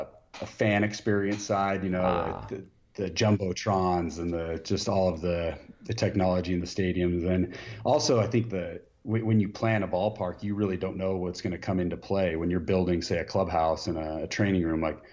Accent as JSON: {"language": "English", "town": "Reno", "region": "Nevada", "country": "United States", "tie": "born or raised there", "said": "Yeah, I'm from Reno, Nevada. I grew up playing baseball, football in high school"}